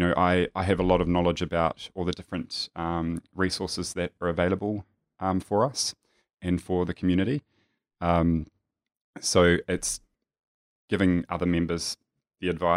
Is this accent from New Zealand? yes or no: yes; New Zealand; when I grew up in a very small country town in New Zealand, if you couldn't tell that I'm a New Zealander.